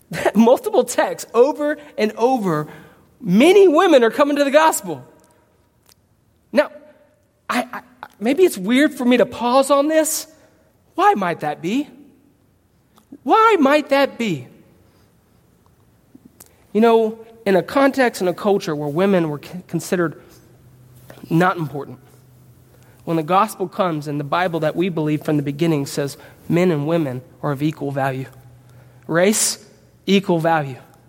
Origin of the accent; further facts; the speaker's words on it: United States; I'm American. I'm educated.